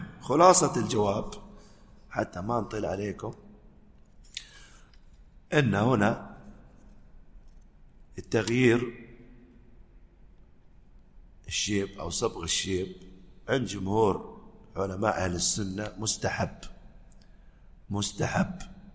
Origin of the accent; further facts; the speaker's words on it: United Arab Emirates; هاي لازم ما تكون آثار فرعونية عندنا في الإمارات